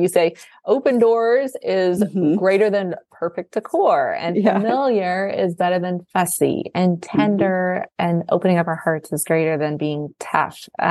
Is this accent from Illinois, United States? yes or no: no; Lexington, Kentucky, United States; also born or lived in Memphis, Tennessee; I remember when I moved, I'd lived in Memphis, Tennessee and moved back to my hometown of Lexington, Kentucky